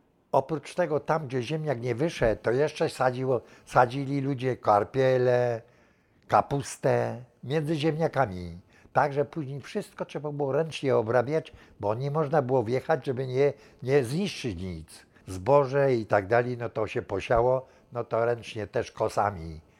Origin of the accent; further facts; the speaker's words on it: Kraków, Lesser Poland, Poland; urodzony 2.7.1927. Rodem pochodzę z Bronowic Małych. Ojciec mój też pochodzi z Bronowic Małych. Zresztą cała rodzina pochodzi z Bronowic Małych. Także jesteśmy rodziną, jak to się mówi, bronowicką.